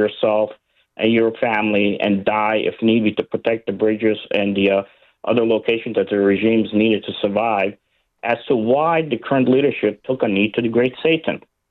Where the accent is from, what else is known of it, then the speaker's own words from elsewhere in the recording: Iran; born there; English is a second language; I was born in Iran. I'm an Assyrian Christian from Iran, of course.